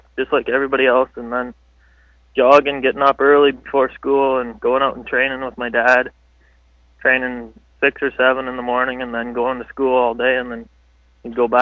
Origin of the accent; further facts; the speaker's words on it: Manitoba, Canada; But that's back home. I'm originally from Manitoba.